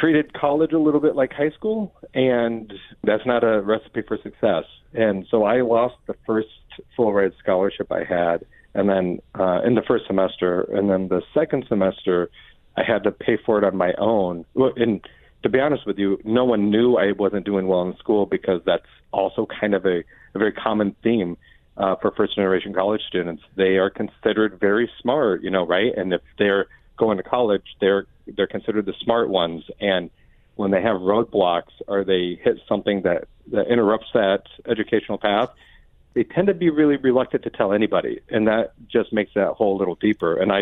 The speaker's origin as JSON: {"language": "English", "town": "Omaha", "region": "Nebraska", "country": "United States", "tie": "born or raised there", "said": "I'm born and raised in Omaha, so I've always been familiar with UNO"}